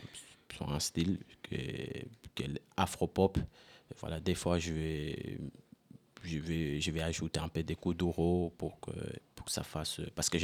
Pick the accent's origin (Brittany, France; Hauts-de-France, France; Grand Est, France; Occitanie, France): Hauts-de-France, France; Amiens; je suis d'Amiens